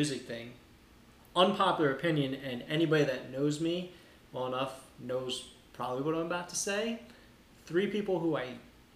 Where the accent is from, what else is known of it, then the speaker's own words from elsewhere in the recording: Long Island, New York, United States; Yeah, I'm from Long Island and I don't like